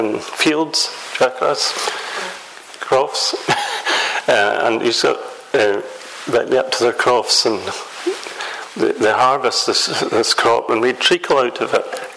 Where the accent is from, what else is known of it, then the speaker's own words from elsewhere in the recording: Musselburgh, Scotland, United Kingdom; As I mentioned this morning, I was brought up in Musselburgh in the Episcopal Church.